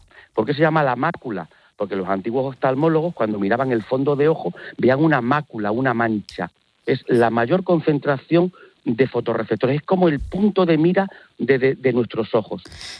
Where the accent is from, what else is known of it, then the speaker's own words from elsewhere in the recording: Torrejoncillo, Extremadura, Spain; por lo menos en mi pueblo, en Torrejoncillo, Cáceres. Yo no sé en el suyo.